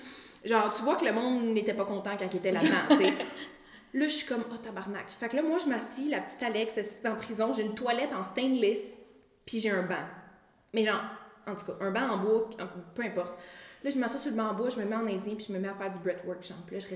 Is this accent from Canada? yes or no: yes; Canada; moved away; Ça fait longtemps que je suis partie du Canada